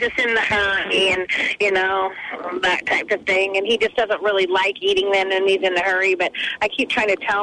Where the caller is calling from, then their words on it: Renton, Washington, United States; I live in Renton.